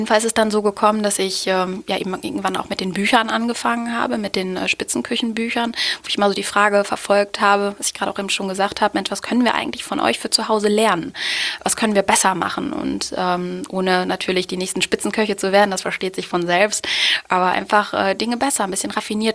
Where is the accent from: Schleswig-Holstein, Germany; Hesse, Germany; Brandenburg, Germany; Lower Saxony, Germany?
Lower Saxony, Germany; Osnabrück; ich komme aus Osnabrück, habe für die neue Osnabrücker Zeitung viel geschrieben